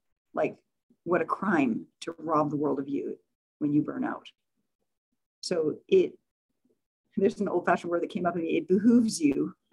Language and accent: English; Edmonton, Alberta, Canada; it's a shock to my system to come home to my, you know, where I grew up in Edmonton